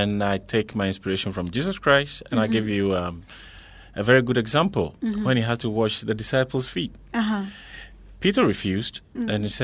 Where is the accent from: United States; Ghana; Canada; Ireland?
Ghana; moved away as an adult; also born or lived in United Kingdom; I grew up in Ghana, mm-hmm. went to university in Ghana, lived in UK, did my master's in UK in information management and finance.